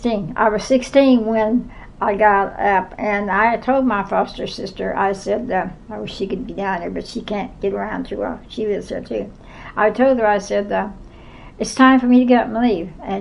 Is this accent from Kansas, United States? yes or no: yes; Kansas City, Kansas, United States; Well, I was raised in Armadale, but I don't know how long I lived there.